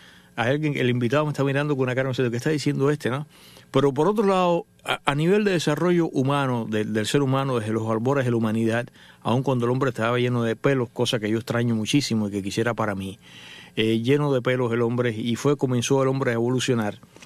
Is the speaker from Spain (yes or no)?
no; Cuba; siempre he sido un pelotero muy malo, a pesar de que soy cubano.